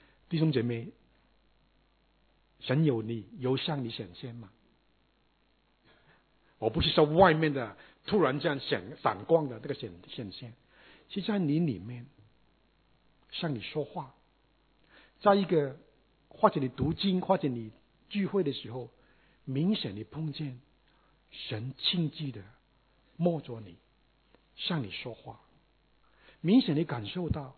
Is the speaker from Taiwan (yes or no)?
no; China; 当然我们中国人是非常好的，听不是单单听啊。